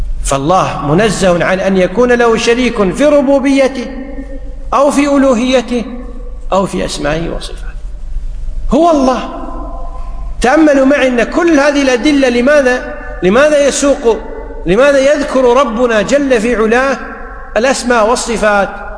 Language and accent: Arabic; Kuwait; هنا الآن فرعون بالعامية عندنا بالكويت يقول توهق